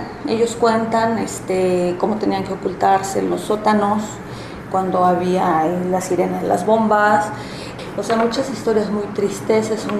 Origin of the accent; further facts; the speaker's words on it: Mexico; suena duro, suena fuerte decir que nosotros como mexicanos tenemos todavía fuerte esa dependencia